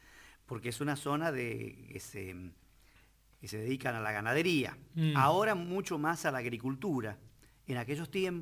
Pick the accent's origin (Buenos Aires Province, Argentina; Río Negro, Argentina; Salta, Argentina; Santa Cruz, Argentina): Salta, Argentina; Joaquín V. González; allá en mi pueblo solamente, en Joaquín B. González.